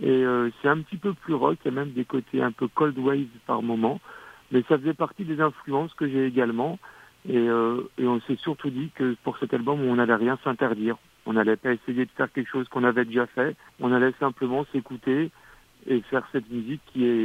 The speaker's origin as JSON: {"language": "French", "town": "Strasbourg", "region": "Grand Est", "country": "France", "said": "Je suis strasbourgeois en effet."}